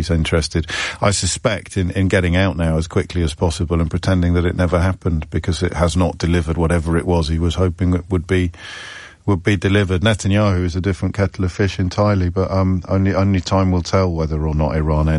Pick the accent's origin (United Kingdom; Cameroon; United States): United Kingdom; we're British... non-Iranian British, people like me